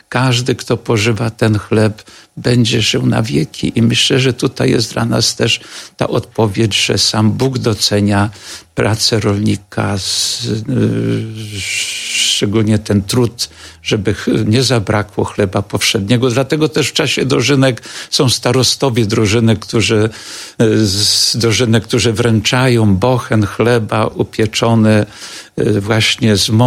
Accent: Chawłowice, Subcarpathian Voivodeship, Poland; pochodzę z Podkarpacia, z miejscowości Chawłowice, też jako syn rolnika

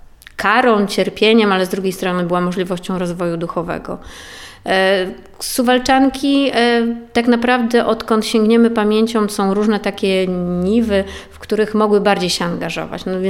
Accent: Suwałki, Podlaskie Voivodeship, Poland; myślę, że to dumnie można powiedzieć o sobie, że jestem suwalczanką, choć ja suwalczanką nie jestem z urodzenia.

